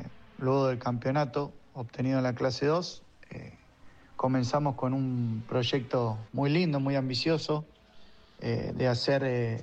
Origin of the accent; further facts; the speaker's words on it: Marcos Juárez, Córdoba, Argentina; Soy director y docente en un terciario, acá en mi ciudad natal, Marco Juárez.